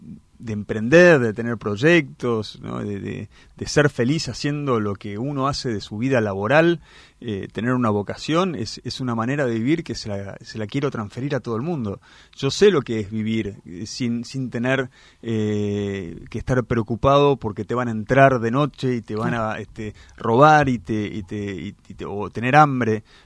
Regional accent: New York, United States; born there; Me tocó nacer cuando papá estaba en Nueva York en representación de la Argentina, y solo por ese hecho, a pesar de que nací en Nueva York, soy argentino nativo.

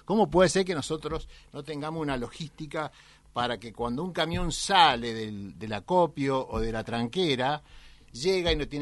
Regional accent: Santa Fe, Argentina; yo soy de Santa Fe

